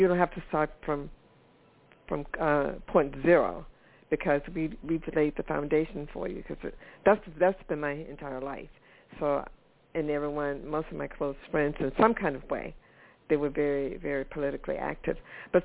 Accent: the South, United States; And I'm from the South originally

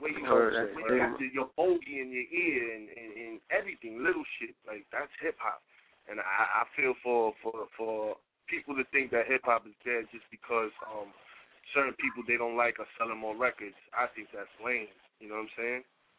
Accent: New York, United States; Nah, nigga, I'm just from New York. That's hip-hop, nigga.

